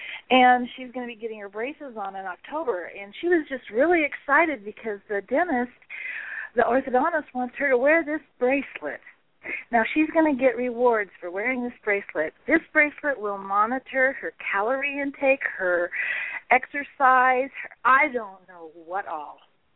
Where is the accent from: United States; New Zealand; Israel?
United States; Oregon; I'm from Oregon. I'm sorry. I'm kind of in shock.